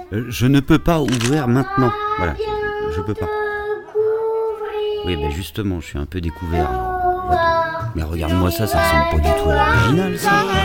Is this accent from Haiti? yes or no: no; Paris, Île-de-France, France